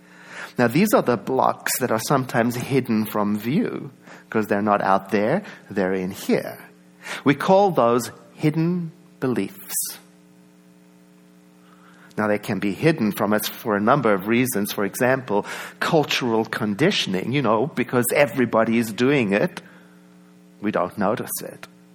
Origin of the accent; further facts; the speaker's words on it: South Africa; I grew up in South Africa where a South African accent wasn't considered a good thing.